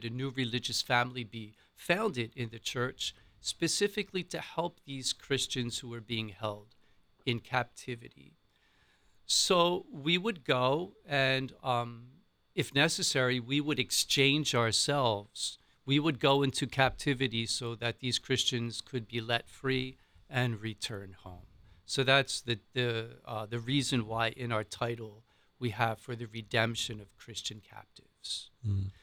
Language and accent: English; Philadelphia, Pennsylvania, United States; accent: Philadelphia; Right outside of Philadelphia.